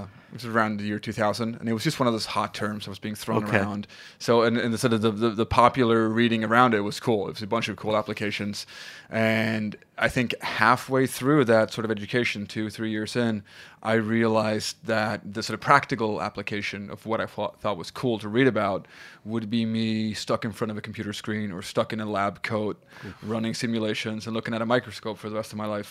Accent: South Sweden, Sweden; I grew up in Sweden, in the south of Sweden.

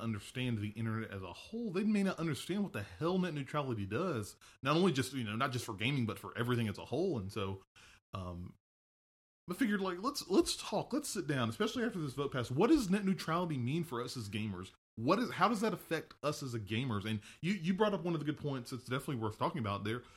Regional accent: Alabama, United States; Because I'm from Alabama. I feel like I could say this. There are still a lot of areas in Alabama that don't have strong internet connections.

